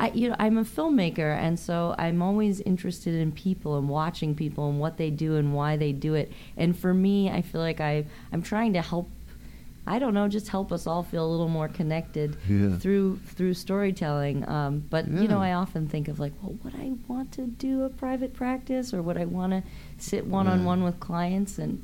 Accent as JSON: {"language": "English", "town": "College Park", "region": "Maryland", "country": "United States", "tie": "born or raised there", "said": "It was great because I grew up right outside the Beltway in College Park, Maryland, which is just like tons of people."}